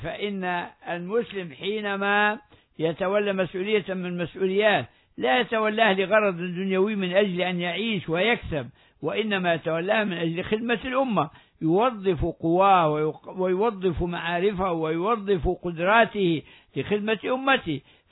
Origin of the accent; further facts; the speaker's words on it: Libya; ونحن نعيش اليوم في بلادنا العربية بشكل عام وفي بلادنا ليبيا خاصة وعلى وجه الخصوص في عاصمتنا عاصمة ليبيا